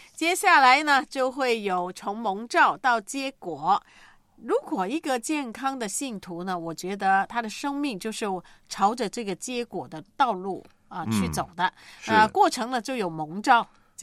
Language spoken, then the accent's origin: Chinese; Guangdong, China; 我们广东人在南方通常都湿的嘛，对不对？